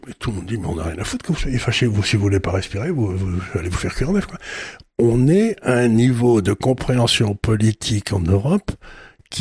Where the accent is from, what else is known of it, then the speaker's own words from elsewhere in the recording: Syria; born there; Vous savez, moi, je suis né en Syrie. Dans ma famille, j'ai toujours entendu parler de l'armée turque.